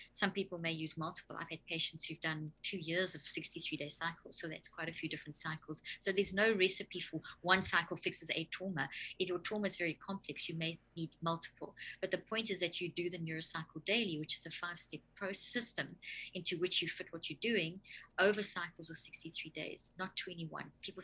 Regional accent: South Africa; now in United States; growing up in South Africa and working through the apartheid era and the transition and the post-apartheid and living in the States

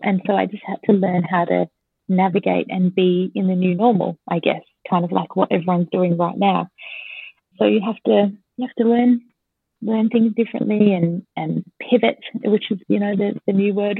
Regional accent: Adelaide, South Australia, Australia; now in Sydney, Australia; I grew up in Adelaide and so then moved to Sydney to the Big Smoke and didn't know anybody

